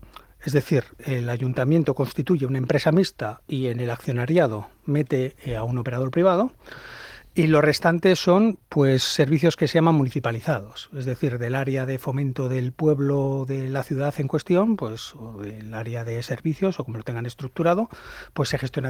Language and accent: Spanish; Santander, Cantabria, Spain; yo soy de Santander y disfrutamos del verde, y el verde tiene su costa, que es la lluvia